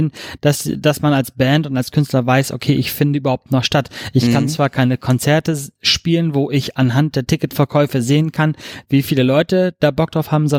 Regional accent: Stuttgart, Baden-Württemberg, Germany; Kommen wir eigentlich aus Stuttgart.

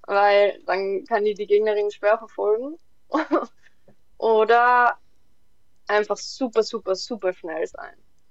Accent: Tyrol, Austria; Ich komme ja aus Tirol

